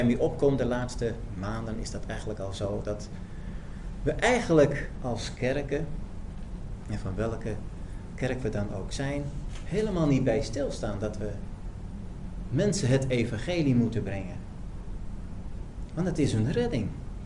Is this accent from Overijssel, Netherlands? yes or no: yes; Overijssel, Netherlands; Als je een voetbalwedstrijd ziet, bij ons, ik ben geen voetballiefhebber, maar bij ons in Twente